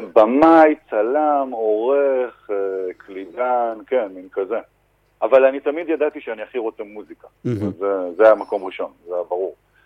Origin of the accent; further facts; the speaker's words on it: Tiberias, Northern District, Israel; moved away as an adult; אני מטבריה במקור, עד גיל 18 גרתי שמה